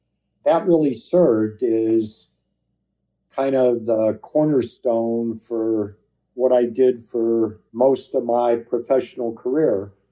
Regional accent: California, United States; I was 21 from California.

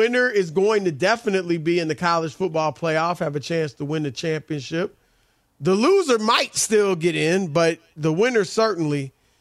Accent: Ohio, United States; You know, I'm from Ohio, but my daughter went to Michigan.

